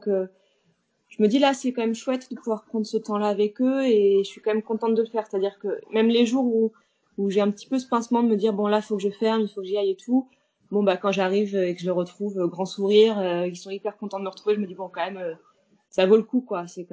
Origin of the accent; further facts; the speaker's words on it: Rouen, Normandy, France; Ouais, je suis rouennaise, de Rouen, Normandie.